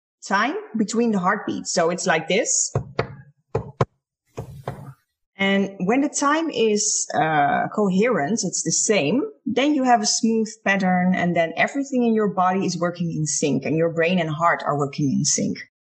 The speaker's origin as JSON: {"language": "English", "country": "Netherlands", "second_language": "English", "said": "I was a police officer and I'm from the Netherlands."}